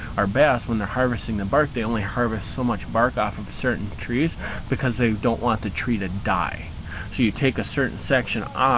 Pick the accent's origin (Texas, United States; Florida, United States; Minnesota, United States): Minnesota, United States; Coon Rapids; I'm from Coon Rapids, Minnesota.